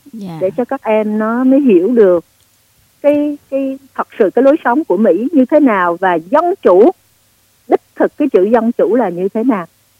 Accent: Nha Trang, Khanh Hoa, Vietnam; Rồi mấy năm sau là ảnh phụ với em về, tại giờ em gốc Nha Trang đó.

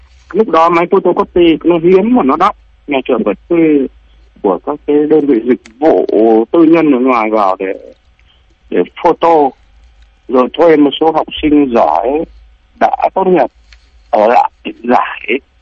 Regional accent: Thuong Tin, Hanoi, Vietnam; năm nay là 57 tuổi rồi. Tôi là quê gốc của tôi ở Hà Tây, thuộc Việt Nam, Thường Tín, Hà Tây, Việt Nam. Bây giờ gọi là Thường Tín, Hà Nội.

